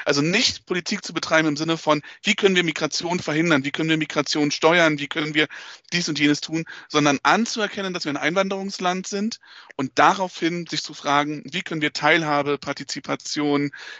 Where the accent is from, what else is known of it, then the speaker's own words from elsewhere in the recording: Berlin, Germany; born there; now in Biesental, Germany; Also ich bin in Berlin-Friedrichshain geboren und lebe aber mittlerweile seit 6 Jahren in einem Ort, der nennt sich Biesental. Der liegt zwischen Bernau und Eberswalde